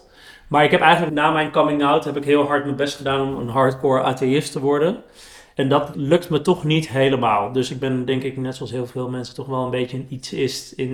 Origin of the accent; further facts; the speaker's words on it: Amsterdam, North Holland, Netherlands; ik ben in Amsterdam-West opgegroeid.